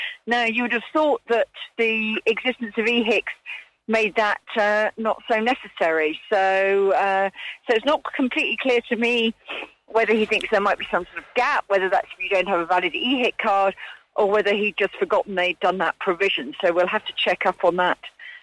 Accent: United Kingdom; can I say that actually it's incredibly easy to access healthcare in Australia as a Brit?

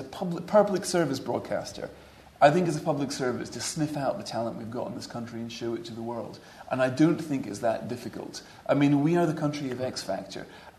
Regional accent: Scotland, United Kingdom; as a Scot

